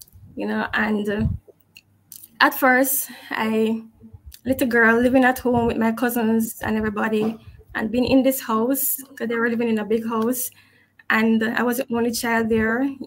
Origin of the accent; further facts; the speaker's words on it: Kingston, Jamaica; born there; I was born in June 27th, 1971 in Kingston, Jamaica.